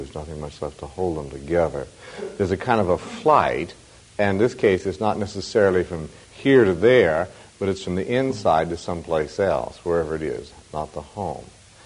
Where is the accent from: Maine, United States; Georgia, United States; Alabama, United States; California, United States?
California, United States; Now, when I say that as a Californian.